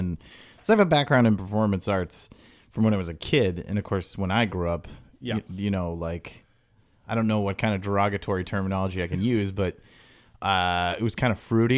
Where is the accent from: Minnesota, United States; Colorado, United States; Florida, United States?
Minnesota, United States; Minneapolis; And where I grew up in Minneapolis, it's very liberal.